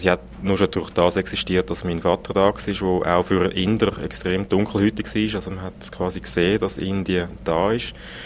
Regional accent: Switzerland; Ich bin in der Schweiz geboren, in der Schweiz aufgewachsen, hatte eine Schweizer Mutter gehabt.

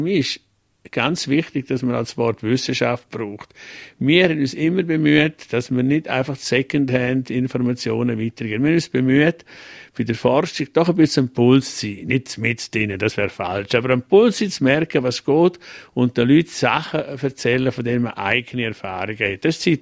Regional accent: Graubünden, Switzerland; Als Bündner hat man auch mal ein bisschen das Gefühl, man werde ja vom Unterland ein bisschen bevormundet.

